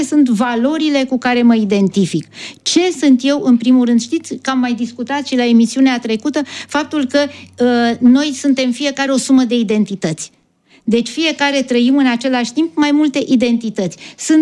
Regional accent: Romania; Sunt ființă umană, sunt român, sunt femeie, sunt antropolog

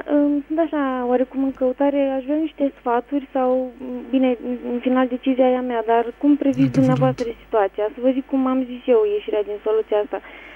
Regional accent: Bacău, Bacău County, Romania; și vă sunt din Bacău.

